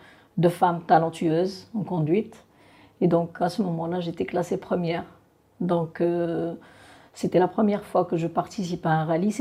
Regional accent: El Jadida, Casablanca-Settat, Morocco; also born or lived in Azrou; j'ai grandi à El Jadida

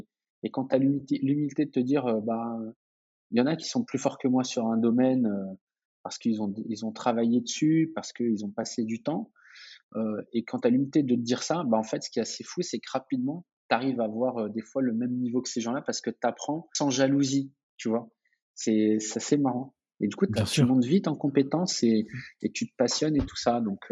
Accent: Portugal; déjà, je suis portugais, donc forcément, je suis peut-être moins, je suis peut-être un peu partial sur mon jugement

